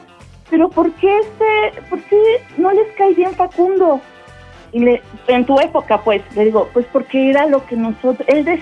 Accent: Orizaba, Veracruz, Mexico; Yo 48. Ay, no … de Orizaba, Veracruz.

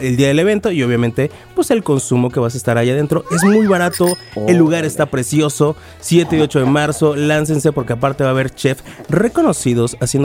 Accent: Monterrey, Nuevo León, Mexico; Eso va para Monterrey, mi ciudad natal.

